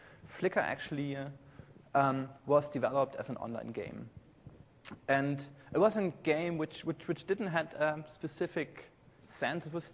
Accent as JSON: {"language": "English", "country": "Germany", "second_language": "English", "moved": "yes", "lives_now": "United States", "said": "I originally come from Germany. I guess you can hear this on my accent. It's hard to get rid of. It's not Alabama, no."}